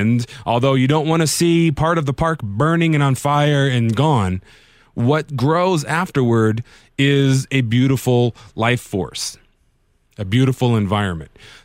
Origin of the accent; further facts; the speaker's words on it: Las Vegas, Nevada, United States; right around 9 o'clock in Las Vegas. I'm a little bit biased, but yes, my hometown.